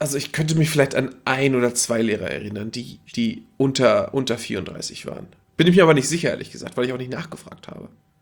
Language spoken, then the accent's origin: German; Northern Germany, Germany; Nee, ich war aus dem Norden, Mann.